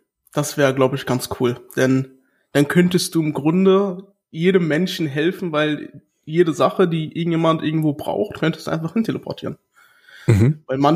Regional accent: Berlin, Germany; born there; Ich bin hier in Berlin geboren.

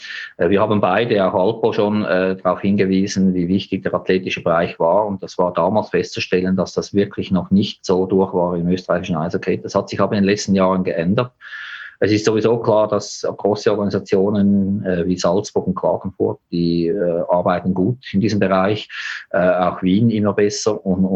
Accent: Switzerland; die Schweizer, von meinem Heimatland, wo ich herkomme

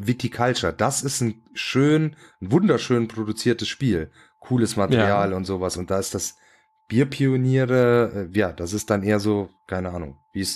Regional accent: Rhineland-Palatinate, Germany; ich komme aus dem Hunsrück

